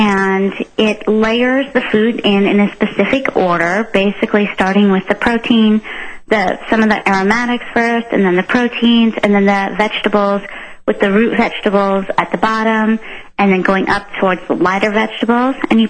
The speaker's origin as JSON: {"language": "English", "region": "Colorado", "country": "United States", "said": "Well, actually, Tom, I'm from Colorado. This is my first appearance in the Northwest."}